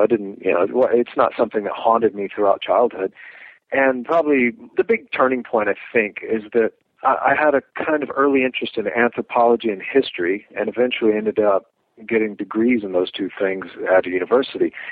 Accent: Florida, United States; born there; I was born in Florida. I'm 45 now. I was born in Florida, small town, and kind of a typical childhood, I think.

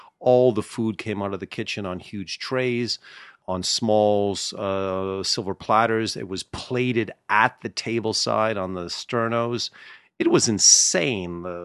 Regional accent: Canada; Yes, myself and Ted Cruz of Canadian origin.

